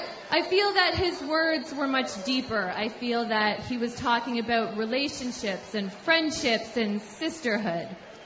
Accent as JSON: {"language": "English", "country": "Canada", "tie": "born or raised there", "said": "As just a young girl growing up in Canada"}